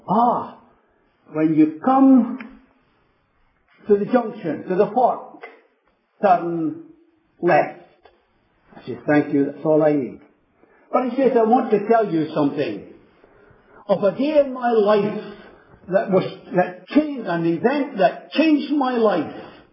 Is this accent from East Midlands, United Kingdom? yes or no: no; Lochore, Scotland, United Kingdom; He's older than me, of course, but we grew up in Lochore together.